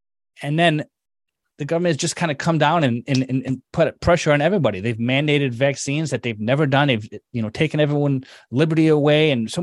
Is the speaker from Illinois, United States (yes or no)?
yes; Chicago, Illinois, United States; So we mentioned offline that I'm from Chicago.